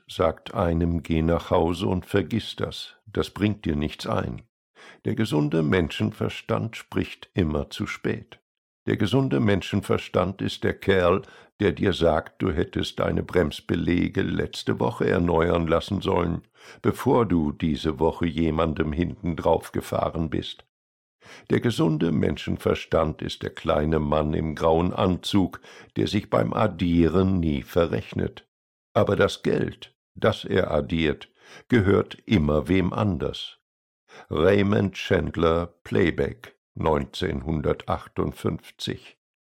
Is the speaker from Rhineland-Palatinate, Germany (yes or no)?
yes; Dreis-Brück, Rhineland-Palatinate, Germany; in meinem Heimatort Dreisbrück